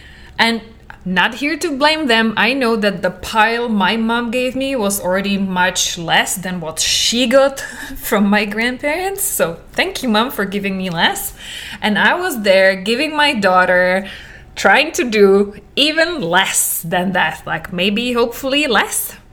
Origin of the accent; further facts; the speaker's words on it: Czechia; English is a second language; I come from Czech Republic. It was even Czechoslovakia when I was little.